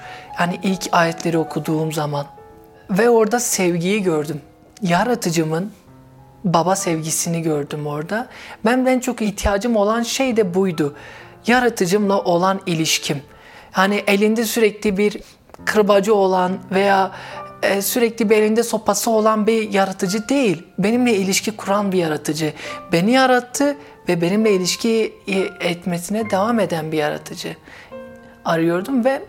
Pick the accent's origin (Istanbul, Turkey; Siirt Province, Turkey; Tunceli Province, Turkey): Siirt Province, Turkey; İslam dinine bağlı yani ve Siirt çevresi olduğu için aşırı dindarlar. Ben de o yörede yetiştim